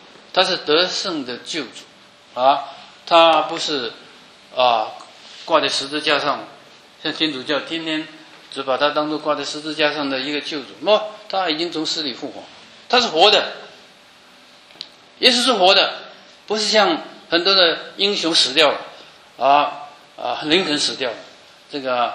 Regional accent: Guangdong, China; 我是广东人，上帝是广东人的神。

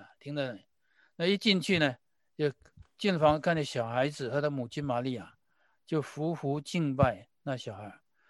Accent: China; 我们是中国人嘛

